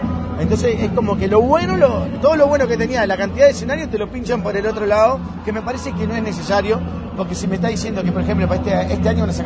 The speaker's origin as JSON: {"language": "Spanish", "town": "Colón", "region": "Montevideo", "country": "Uruguay", "said": "yo soy de Colón"}